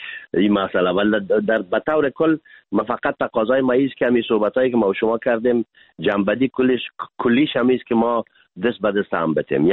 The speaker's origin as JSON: {"language": "Persian", "country": "Afghanistan", "said": "به عنوان یک افغان کاملا بی‌طرف،"}